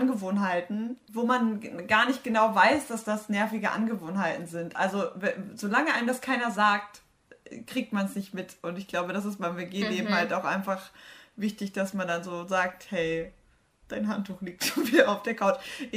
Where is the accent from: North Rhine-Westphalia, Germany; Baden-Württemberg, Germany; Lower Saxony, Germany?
North Rhine-Westphalia, Germany; Bad Sassendorf; now in Dortmund, Germany; nach Dortmund, ist jetzt zwar nicht so weit weg von meiner Heimat, aber irgendwie dachte ich so, ja, okay, dann wohne ich da jetzt, aber mein Leben spielt sich vielleicht trotzdem noch in Bad Sassendorf ab